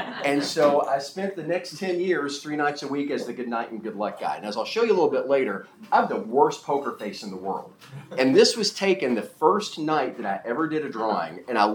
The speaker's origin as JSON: {"language": "English", "town": "Louisville", "region": "Kentucky", "country": "United States", "tie": "born or raised there", "said": "I grew up in Louisville, went to Pleasure Ridge Park High School"}